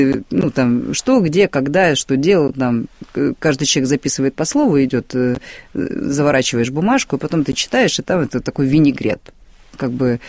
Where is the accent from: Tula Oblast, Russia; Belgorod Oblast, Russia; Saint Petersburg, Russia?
Saint Petersburg, Russia; Я из Санкт-Петербурга.